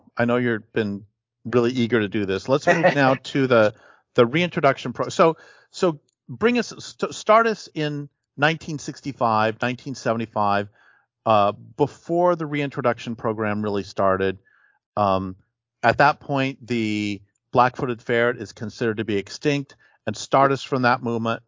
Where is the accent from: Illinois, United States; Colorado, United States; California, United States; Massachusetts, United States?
Colorado, United States; Actually, I grew up in the Great Plains. I grew up in the eastern front of Colorado, and the sort of everyday hatred of prairie dogs was pretty extraordinary.